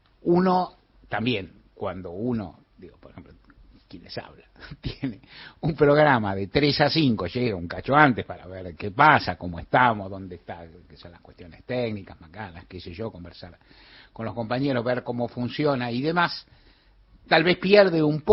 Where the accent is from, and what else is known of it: Argentina